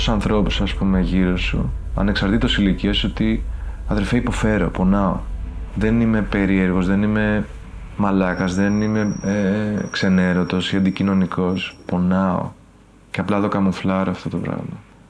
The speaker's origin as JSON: {"language": "Greek", "country": "Albania", "lives_now": "Greece", "said": "Θυμάμαι ότι μου δημιουργούσε άγχος στο σχολείο να μην ακουστεί ότι είσαι από Αλβανία ή είμαστε από Αλβανία. Και γι' αυτό πολλά παιδιά το κρύβαμε και λέγαμε Βόρεια Ήπειρος."}